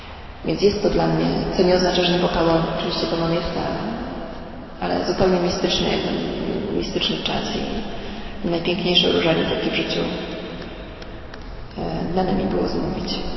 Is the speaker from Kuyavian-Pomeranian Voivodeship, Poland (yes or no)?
no; Kraków, Lesser Poland, Poland; bo ja pochodzę z Krakowa.